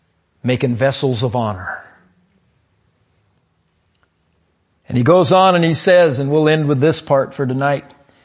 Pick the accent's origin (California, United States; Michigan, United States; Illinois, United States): California, United States; I grew up on the Monterey Peninsula, and some of the houses out there in Pebble Beach that I remember as a young man, fabulous homes.